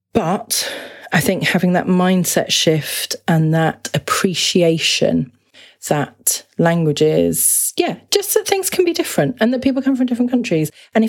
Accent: United Kingdom; you know, I'm British, but we are quite negative about languages.

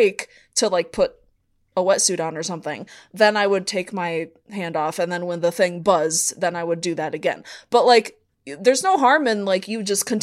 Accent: Appalachia, United States; accent: Appalachian; My appellation is showing. so yeah, definitely does not sound good in my accent

